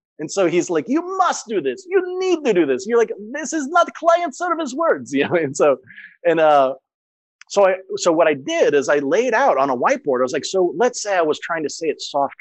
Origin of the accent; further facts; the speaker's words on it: St. Louis, Missouri, United States; I had 4 years of French. I grew up in St. Louis.